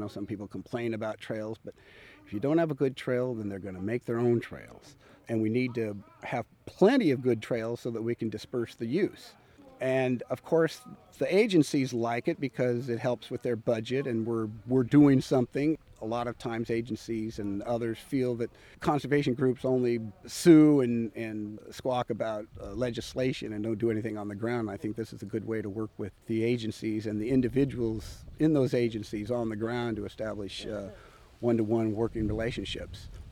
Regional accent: Dutch Flat, California, United States; I'm from Dutch Flat, Placer County.

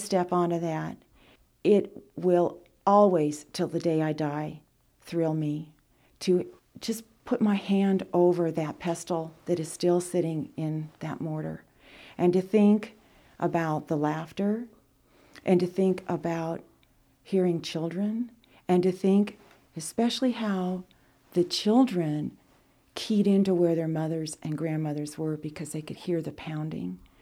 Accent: Sonora, California, United States; I'm from Sonora, Tuolumne County, near Columbia State Historic Park, and I've lived there for most of my life.

